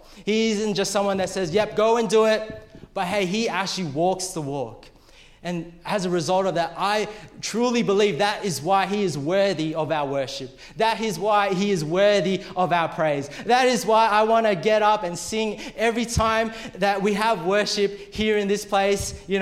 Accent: Philippines; I'm Filipino, for those of you who are wondering.

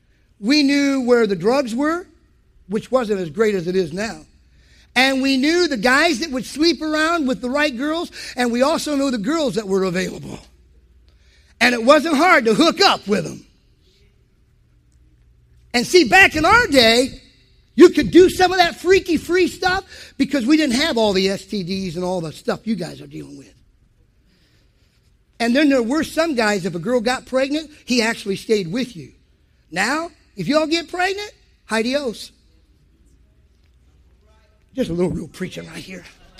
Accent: Ohio, United States; See, years and years ago, I grew up in Ohio in a very Roman Catholic community.

